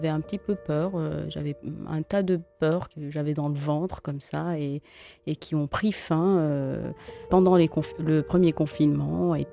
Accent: Algeria; Je suis algérienne.

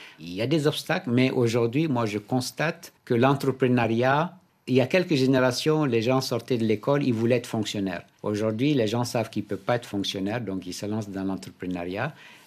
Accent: Timbuktu, Tombouctou, Mali; ma jeunesse, mon enfance à Tombouctou, sur les dunes.

